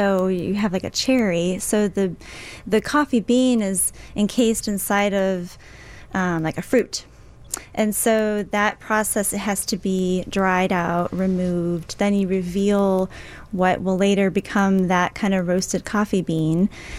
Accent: Chicago, Illinois, United States; So we're actually originally from the Chicagoland area.

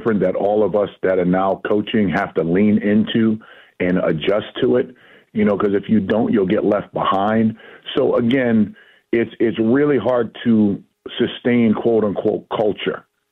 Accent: New England, United States; I'm a converted Commanders fan, obviously being born and raised in New England.

